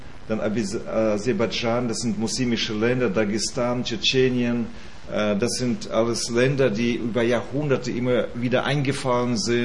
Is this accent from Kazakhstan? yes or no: yes; Almaty Region, Kazakhstan; in Alma-Ata, das ist meine Heimat, wo ich geboren bin. So 40, 50 Kilometer entfernt bin ich geboren in Kasachstan.